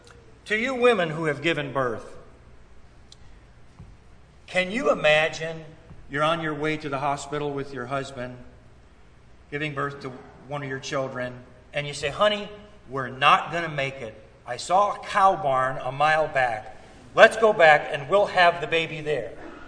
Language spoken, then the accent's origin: English; Ohio, United States; also born or lived in Florida; though I was born in Florida, I did half of my growing up in Ohio.